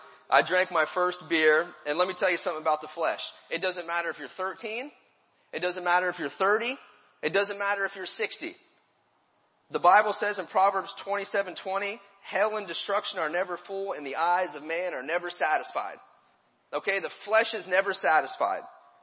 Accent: New Philadelphia, Ohio, United States; And we're from Ohio, New Philadelphia, Ohio, from First Baptist Church.

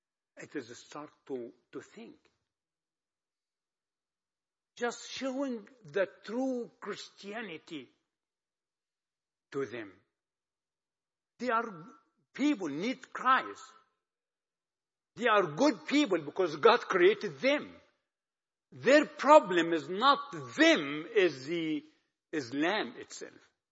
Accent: Egypt; I grew up in Egypt

